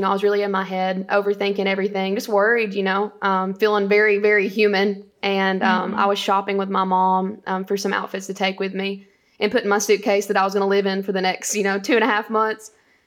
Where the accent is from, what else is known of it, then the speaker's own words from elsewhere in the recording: Winchester, Tennessee, United States; Okay, so I grew up in Grootley Lauger, Tennessee, and Winchester, Tennessee later on. But growing up, small town, my grandfather, he was a preacher.